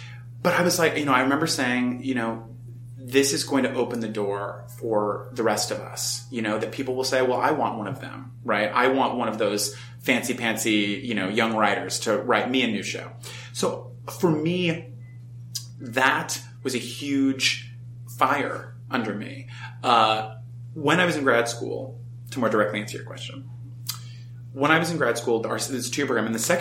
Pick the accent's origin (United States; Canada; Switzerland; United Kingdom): United States; Los Angeles, California; now in New York, United States; I'm from Los Angeles.